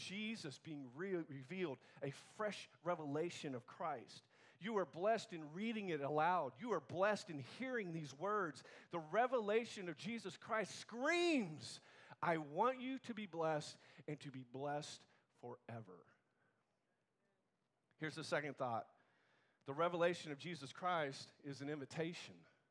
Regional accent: Virginia Beach, Virginia, United States; I go, we're just from Virginia Beach. I thought I'd take a stab.

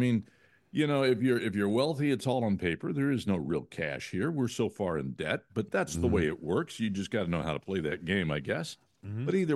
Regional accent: California, United States; I grew up out in California and over in Cochrane and places

